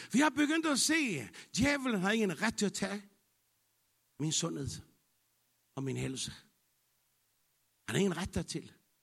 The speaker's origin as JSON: {"language": "Danish", "region": "Capital Region of Denmark", "country": "Denmark", "said": "Jeg er bornholmer. Det er et mirakel. Jeg er fra en fiskefamilie."}